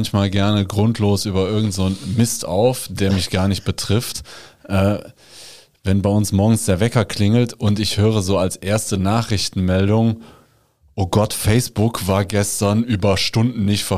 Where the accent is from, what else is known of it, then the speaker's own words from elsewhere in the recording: Rhineland, Germany; wie man bei uns im Rheinland sagt.